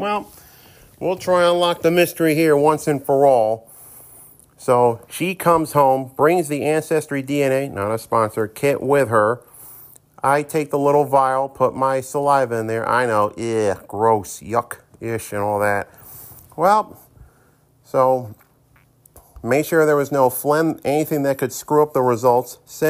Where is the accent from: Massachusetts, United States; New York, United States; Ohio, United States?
New York, United States; Saratoga Springs; born there; my origins were that I was born in Saratoga Springs, New York, just up the road from Bullet House.